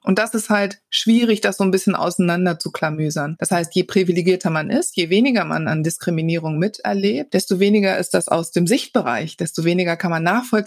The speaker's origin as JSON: {"language": "German", "town": "Wuppertal", "region": "North Rhine-Westphalia", "country": "Germany", "tie": "born there", "said": "ich bin in Wuppertal geboren"}